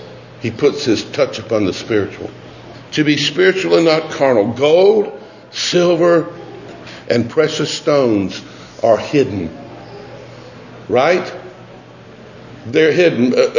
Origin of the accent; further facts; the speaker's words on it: Georgia, United States; Man plants, you know, I'm from Georgia, and so in my lifetime I've seen it numerous occasions that on our farm they came along and there were woodlands of completely grown pine trees.